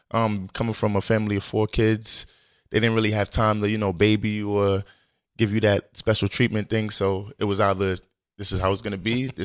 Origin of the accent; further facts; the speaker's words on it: New York, United States; but when I came here, you know, he's from New York, I'm from New York, so we kind of meshed and clicked easily